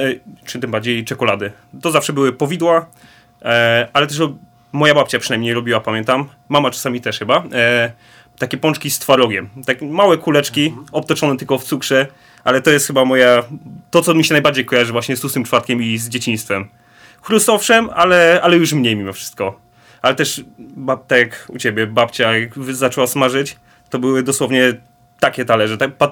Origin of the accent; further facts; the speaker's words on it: Opole Voivodeship, Poland; Znaczy, ja jestem ze Śląska Opolskiego